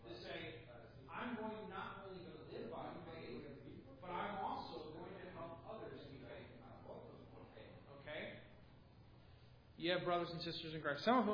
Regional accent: Pax, Illinois, United States; grew up in a little town called Pax, Illinois.

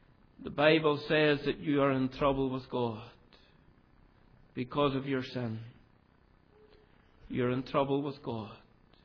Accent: Cullybackey, Northern Ireland, United Kingdom; born there; I was brought up in a Christian home. And I was born in Culibacky, just outside of Ballymena.

